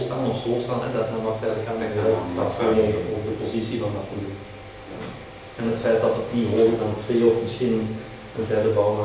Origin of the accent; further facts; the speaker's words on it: Vosselaar, Flanders, Belgium; born there; mijn Vosslaar, mijn gemeentedorp, mijn geboortedorp, gemeente Noordwijk ook.